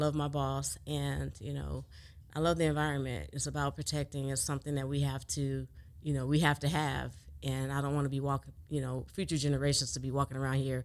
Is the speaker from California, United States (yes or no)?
yes; Inglewood, California, United States; I am originally from Inglewood, California. I grew up in Inglewood, but everybody knows about Los Angeles.